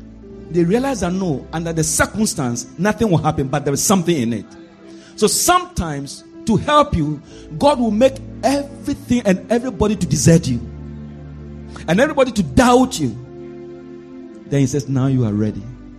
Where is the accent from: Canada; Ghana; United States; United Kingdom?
Ghana; English is a second language; listen, I'm coming from Africa, Ghana.